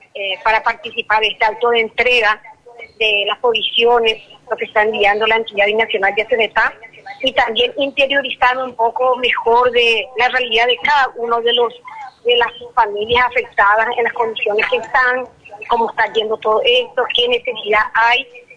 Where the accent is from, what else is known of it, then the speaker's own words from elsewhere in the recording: Paraguay; ahora somos todos paraguayos